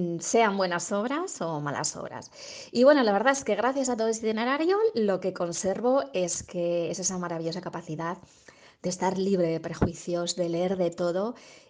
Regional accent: Tauste, Aragon, Spain; la biblioteca de mi pueblo. Yo nací y me crié en Tauste.

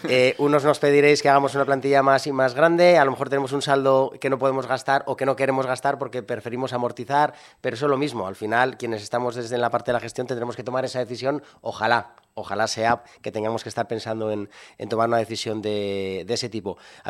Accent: Aragon, Spain; No voy a salir gallego. Yo soy aragonés y de pura cepa.

